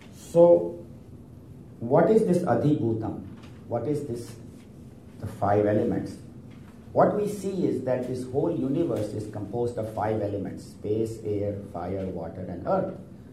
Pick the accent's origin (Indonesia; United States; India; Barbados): India; English is a second language; I'm a male, I'm a physician, I'm from India.